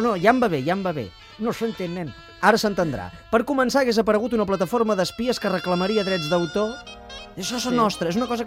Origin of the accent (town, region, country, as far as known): Catalonia, Spain